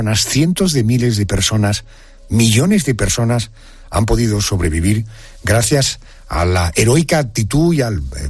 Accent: Spain

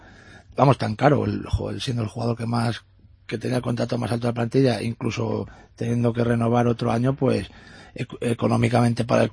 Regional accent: Salamanca, Castile and León, Spain; yo también como salmantino me da pena

